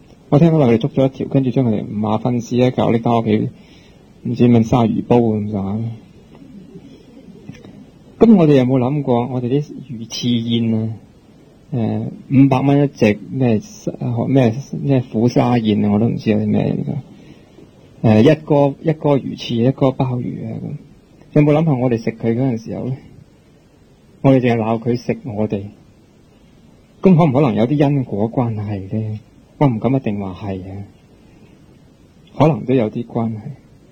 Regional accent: Hong Kong; 如果我哋香港人每一个人都有一念清净嘅心

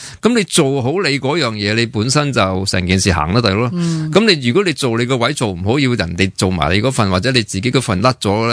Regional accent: Hong Kong; 我哋香港人

